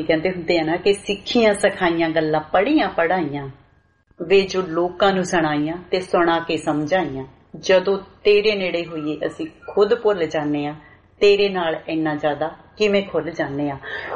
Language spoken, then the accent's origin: Punjabi; Jagraon, Punjab, India; ਮੈਂ ਜੀ ਲੁਧਿਆਣੇ ਤੋਂ ਹੀ ਆ, ਵੈਸੇ ਜਗਰਾਉਂ ਤੋਂ ਆ, ਆਪਾਂ ਜਗਰਾਉਂ ਵਾਲੇ ਹੁੰਦੇ ਆ